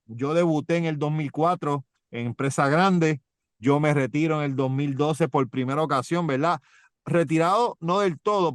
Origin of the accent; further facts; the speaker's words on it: Ponce, Puerto Rico; Yo soy natural de Villa del Carmen en Ponce. Yo nací y me crié en Villa del Carmen, en Ponce. Yo caminaba cerca de donde va a ser la cancha cuando eso era un terraplén.